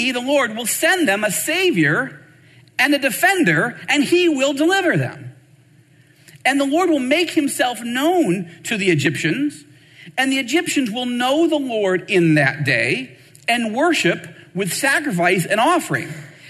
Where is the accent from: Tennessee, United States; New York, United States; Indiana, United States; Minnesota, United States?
New York, United States; Syracuse; also born or lived in Rochester; now in Southern California, United States; Where I grew up in Syracuse and Rochester, New York, we didn't understand that passage.